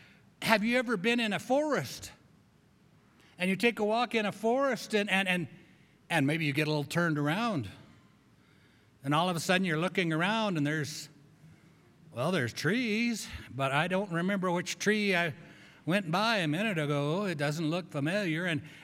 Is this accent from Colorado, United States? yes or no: yes; Grand Junction, Colorado, United States; I grew up in Grand Junction. It's called High Desert.